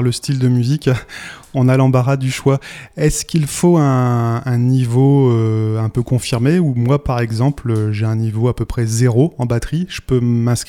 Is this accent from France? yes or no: yes; Nouvelle-Aquitaine, France; accent: Corrèze; je vais le prononcer mal avec mon accent corrézien